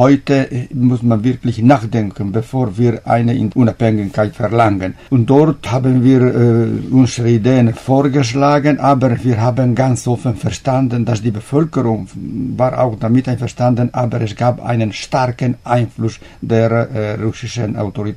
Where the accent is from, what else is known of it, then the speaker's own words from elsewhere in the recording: Trento, Trentino-Alto Adige, Italy; German is a second language; Und dann bin ich wieder zurück zu meiner Heimat nach Trient gekommen.